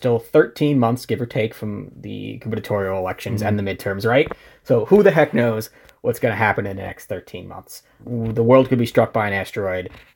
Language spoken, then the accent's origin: English; New York, United States; Yeah, so I'll exclude my home state of New York.